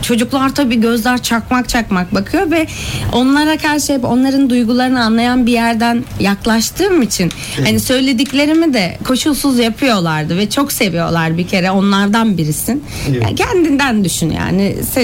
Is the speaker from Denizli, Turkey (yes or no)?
yes; Denizli, Turkey; also born or lived in Kayseri; Yok, Kayseri'de doğdum. Ben 5 yaşındayken Denizli'ye taşındık.